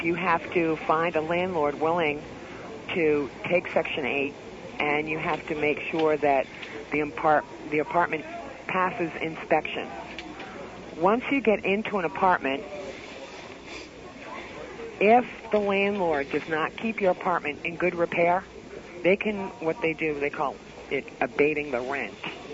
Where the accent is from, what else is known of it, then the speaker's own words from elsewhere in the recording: Augusta, Maine, United States; Actually, I'm from Augusta, but we're staying in East Winthrop.